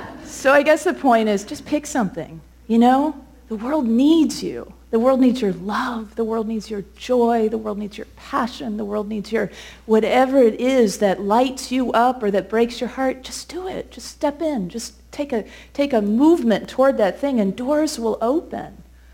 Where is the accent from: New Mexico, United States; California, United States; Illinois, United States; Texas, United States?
Illinois, United States; Chicago; she did all kinds of amazing things in my hometown of Chicago.